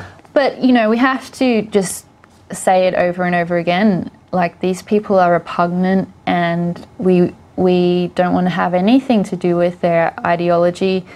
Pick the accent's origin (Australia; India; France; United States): Australia; Being Australian is, in Australia, our conservative or right-wing ideologies are quite different to America.